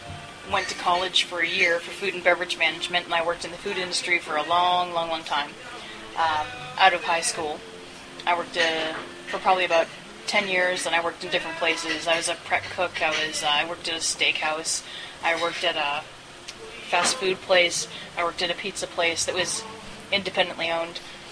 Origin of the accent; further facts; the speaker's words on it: Canada; I'm originally from Canada, Tracy's originally from the Pittsburgh area.